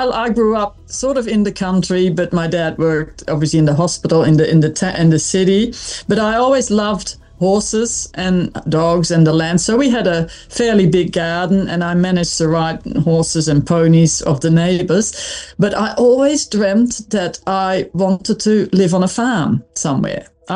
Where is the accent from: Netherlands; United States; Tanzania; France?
Netherlands; now in Corryong, Australia; I grew up in the Netherlands, which is very flat, so I'd love to go somewhere near hills or mountains.